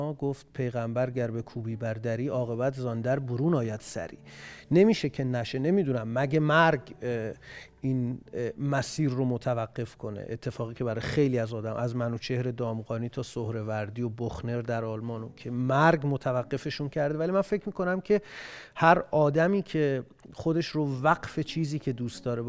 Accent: Iraq; نه عراق بودم. من اصلا متولد عراقم.

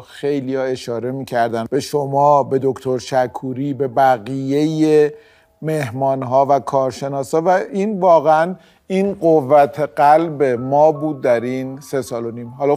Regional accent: Isfahan, Iran; born there; اصلیت من خودم متولد اصفهانم، پدر مادرم مال نائینن.

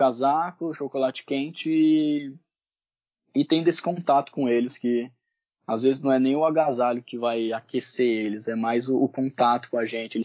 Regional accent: Osasco, São Paulo, Brazil; eu sou de Osasco, mas estudei em escola particular e tal.

